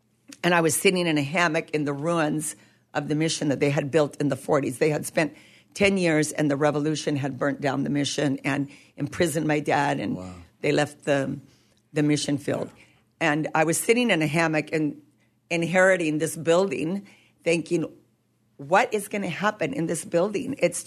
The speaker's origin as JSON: {"language": "English", "country": "Colombia", "tie": "born or raised there", "also_born_or_lived": "Chile", "said": "I grew up in Colombia and in Chile with missionary parents"}